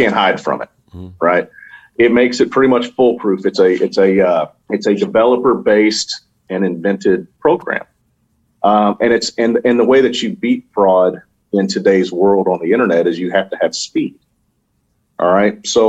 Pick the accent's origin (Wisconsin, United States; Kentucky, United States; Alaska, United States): Kentucky, United States; Louisville; I'm from Louisville, Kentucky. We're just country boys here.